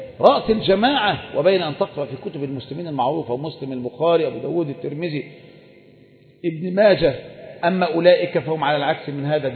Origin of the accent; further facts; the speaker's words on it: Egypt; طيب إحنا عندنا في مصر ثلث الليل الأخير يبدأ من الساعة واحدة